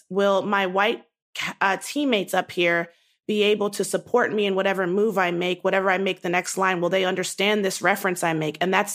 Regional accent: Nigeria; I'm a Black woman who is proud to be Black. I'm a Nigerian woman who is proud to be Nigerian.

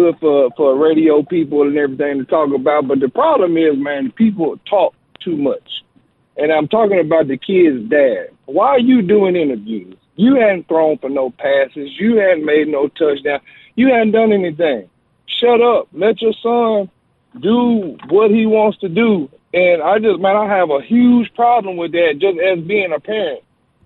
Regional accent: Arkansas, United States; And one other thing, Paul, I'm from Arkansas. All right, I'm a big Razorback fan.

